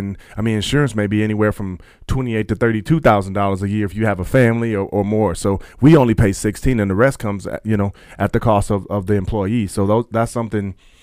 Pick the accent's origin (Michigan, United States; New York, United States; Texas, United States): Michigan, United States; Grand Rapids; I grew up in Grand Rapids.